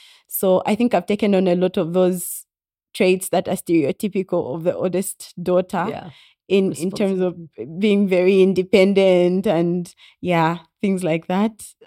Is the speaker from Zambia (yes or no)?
yes; Chingola, Copperbelt, Zambia; I was born in Chingola. Yeah, home is in Chingola.